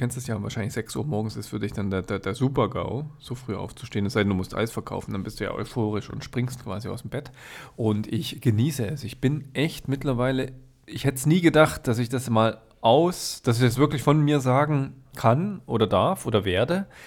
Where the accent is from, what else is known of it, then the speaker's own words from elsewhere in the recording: Thuringia, Germany; wir sind ja ursprünglich Thüringer, ja.